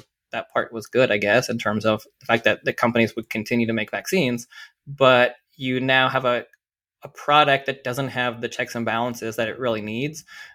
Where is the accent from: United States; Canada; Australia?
Canada; Toronto, Ontario; I'm from Toronto